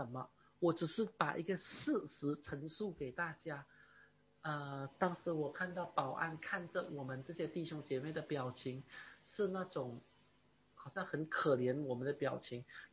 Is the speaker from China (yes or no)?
yes; China; 他们确实很多时候就看不起我们中国人这样。